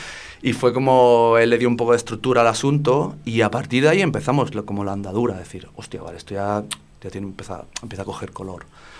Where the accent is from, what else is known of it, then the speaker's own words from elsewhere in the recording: Málaga, Andalusia, Spain; moved away as an adult; now in Vitoria-Gasteiz, Spain; yo no soy de Gasteiz, soy malagueño, pero me vine a vivir aquí hace como 13 o 14 años.